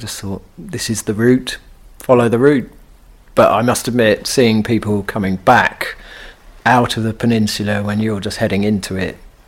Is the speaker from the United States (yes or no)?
no; England, United Kingdom; accent: English; being English and having a very English accent wouldn't go down that well